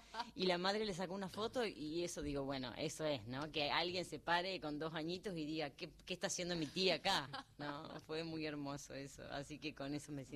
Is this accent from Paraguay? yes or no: no; Río Grande, Tierra del Fuego, Argentina; en un lugar donde prácticamente yo debuté cantando cuando tendría 9 años, la Casa de la Cultura de mi pueblo, de Río Grande.